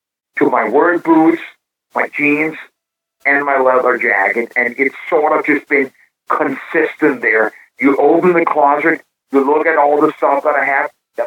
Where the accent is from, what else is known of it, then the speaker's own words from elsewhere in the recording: Copenhagen, Capital Region of Denmark, Denmark; I was raised in Copenhagen, Denmark, in a very, you know, social and environment